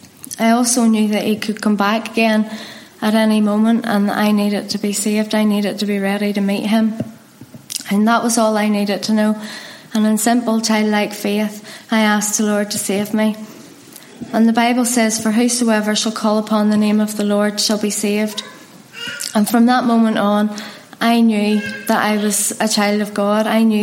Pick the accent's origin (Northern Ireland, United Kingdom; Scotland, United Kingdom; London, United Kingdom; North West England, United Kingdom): Northern Ireland, United Kingdom; Ballymena; I was born and brought up in Ballymena. I was the oldest of four children. I was from a good home, a respectable home.